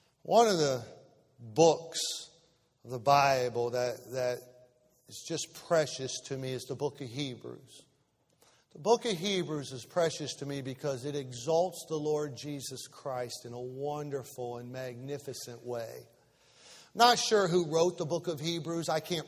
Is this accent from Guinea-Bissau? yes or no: no; United States; But I still am glad I'm an American. And I'm glad I live in this great country.